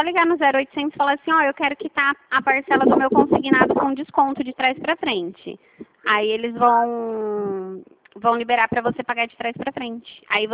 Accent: São Paulo, Brazil; Eu sou de São Paulo.

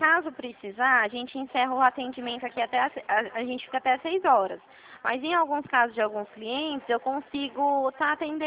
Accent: Presidente Prudente, São Paulo, Brazil; Eu sou daqui da região de Presidente Prudente.

